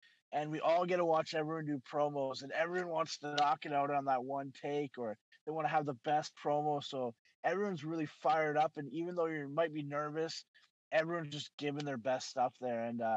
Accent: Campbell River, British Columbia, Canada; coming back to my hometown here in Campbell River, now people are cheering me

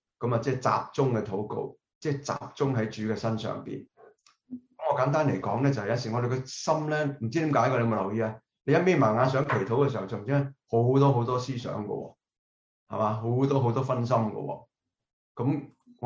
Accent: China; 我哋中國人講入神啊嘛

